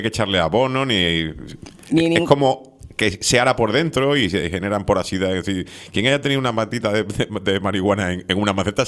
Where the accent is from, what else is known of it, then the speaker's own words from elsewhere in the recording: Spain; Los malos somos los españoles.